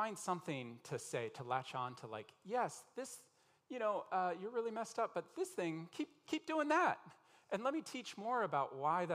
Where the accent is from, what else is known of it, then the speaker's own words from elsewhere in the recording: United States; I'm American. I love Thanksgiving.